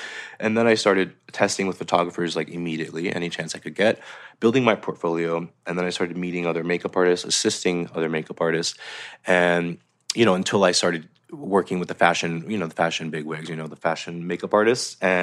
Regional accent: Montenegro; You know, we're Albanian from Montenegro.

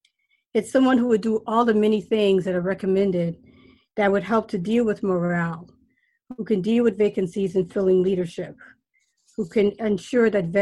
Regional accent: New York City, New York, United States; I grew up in Bronx, New York, and from the very earliest I can remember, I wanted to work in the federal government.

